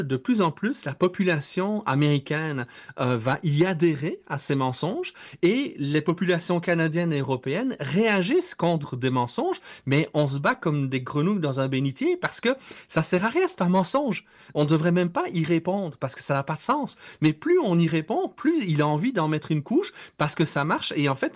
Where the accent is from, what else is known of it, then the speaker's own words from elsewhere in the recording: Liège, Wallonia, Belgium; je suis originaire de Liège en Belgique, c'est une province dans laquelle 30% des gens sont allemands.